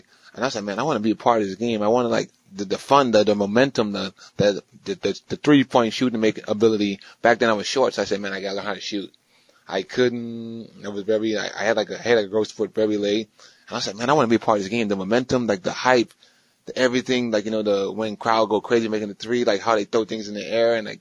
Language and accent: English; Bahamas; now in United States; I come from the Bahamas straight to Wichita, Kansas.